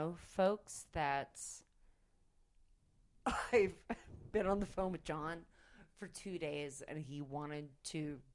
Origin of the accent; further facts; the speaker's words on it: New York City, New York, United States; and I, as any New Yorker, would... avoid Times Square unless they're going to see a Broadway show.